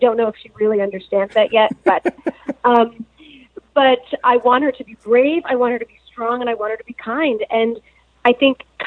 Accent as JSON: {"language": "English", "region": "New York", "country": "United States", "said": "I am a New Yorker. I have road rage."}